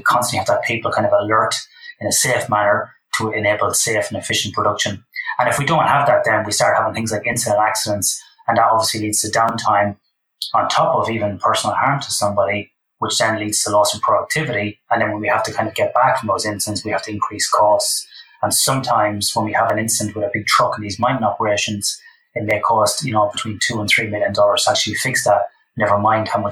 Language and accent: English; Ireland; moved away as an adult; now in Western Australia, Australia; Obviously from my accent, born and raised in Ireland.